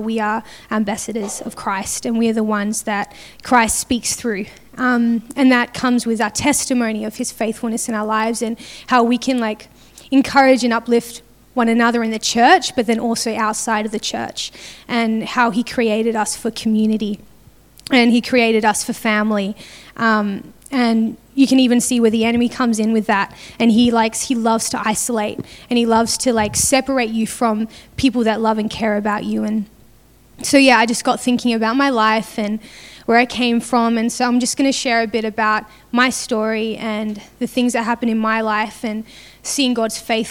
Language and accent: English; Perth, Western Australia, Australia; I'm from Perth, but my accent might not really sound Australian because I've been in missions for a while and the international accent.